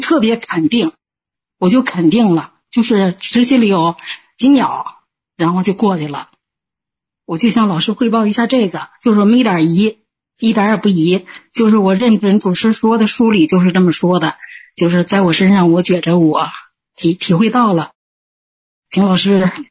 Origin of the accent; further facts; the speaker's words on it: Qinhuangdao, Hebei, China; 河北秦皇岛